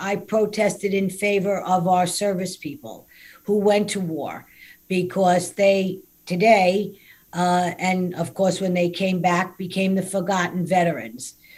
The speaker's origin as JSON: {"language": "English", "town": "Whitestone", "region": "New York", "country": "United States", "tie": "born or raised there", "said": "I grew up, I'm 68 years old, Brian. I grew up in Whitestone. I still reside in Whitestone."}